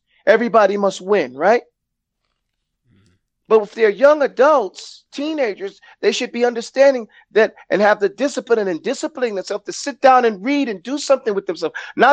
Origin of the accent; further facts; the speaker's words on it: Brooklyn, New York, United States; Now, I grew up in Brooklyn, New York